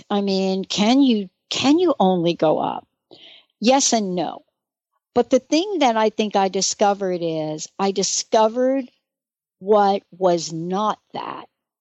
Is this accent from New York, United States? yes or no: yes; New York City, New York, United States; I'm a girl from the Bronx. I grew up in the projects.